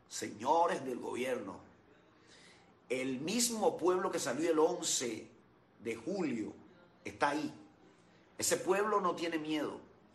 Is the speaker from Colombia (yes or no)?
no; Cuba; Nosotros como ciudadanos cubanos accionamos y apoyamos 100% a los ciudadanos cubanos.